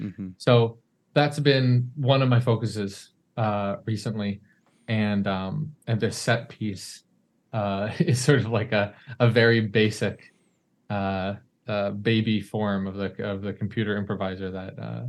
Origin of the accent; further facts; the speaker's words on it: Canada; also born or lived in New York; And I grew up in Canada, did my studies in the States in New York